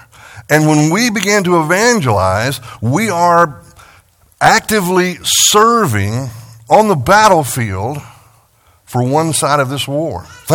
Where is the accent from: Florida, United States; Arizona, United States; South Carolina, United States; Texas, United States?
Texas, United States; I grew up in West Texas, where western diamondback and rattlesnakes are pretty common.